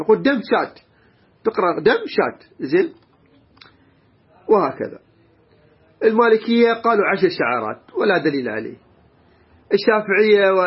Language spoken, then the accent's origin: Arabic; Iraq; يعني إحنا مثلا بلادنا من العراق